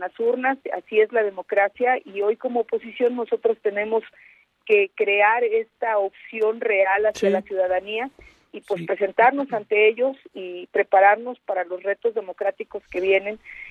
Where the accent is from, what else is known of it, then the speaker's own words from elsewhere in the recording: Puebla, Mexico; por eso hago votos para que nosotros como poblanas y poblanos tengamos la generosidad en la clase política